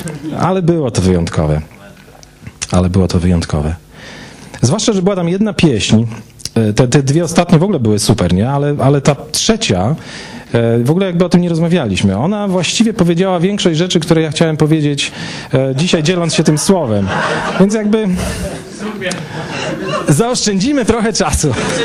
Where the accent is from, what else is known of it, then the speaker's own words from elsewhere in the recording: Stalowa Wola, Subcarpathian Voivodeship, Poland; Agata jest ze Stalowej Woli, ja jestem ze Stalowej Woli